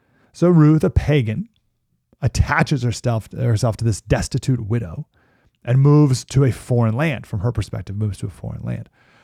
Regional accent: Syracuse, New York, United States; I grew up way over there. I grew up in Syracuse, New York.

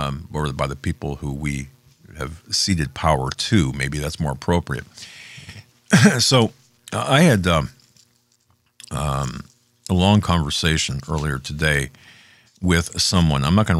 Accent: Erie, Pennsylvania, United States; A good friend of mine, Pat Campbell, from Erie, from my hometown in Erie

